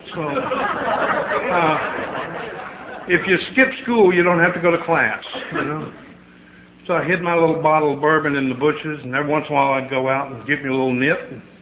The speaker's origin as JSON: {"language": "English", "region": "Kentucky", "country": "United States", "said": "I knew that because I was from Kentucky."}